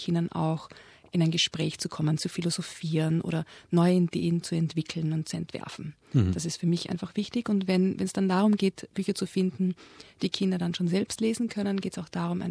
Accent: Austria; now in Melbourne, Australia; das hast du ja schon mich eigentlich vorgestellt. Ich bin Österreicherin, lebe seit 6 Jahren hier in Melbourne, habe 2 Kinder

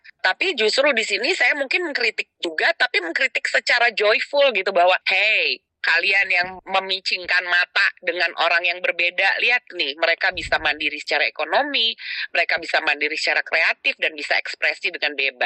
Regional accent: Jakarta, Indonesia; sebagai warga Jakarta, born and bred in Jakarta.

